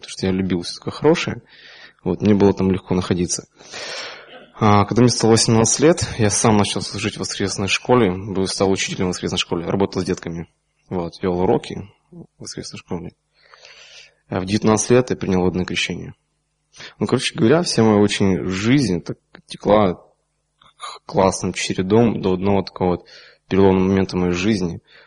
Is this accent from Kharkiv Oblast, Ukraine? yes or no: yes; Kharkiv, Kharkiv Oblast, Ukraine; Я сам из Харькова.